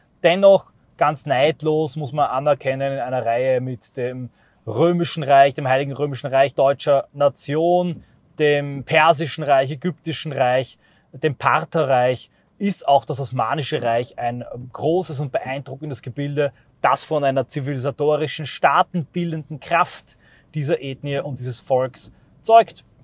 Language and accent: German; Austria; wenn ich mir als Österreicher diesen Wahnsinn gefallen lasse.